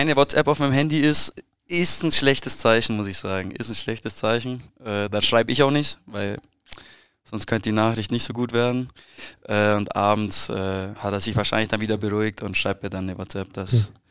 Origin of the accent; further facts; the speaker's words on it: Ried, Bavaria, Germany; also born or lived in Friedberg; geboren in Friedberg, absolut auf dem Land aufgewachsen, beim SV Ried angefangen zum Fußballspielen, da auch gewohnt in Ried, noch weiter rausgezogen nach Zillenberg. Damals, boah, da gab es mehr Kühe als Einwohner.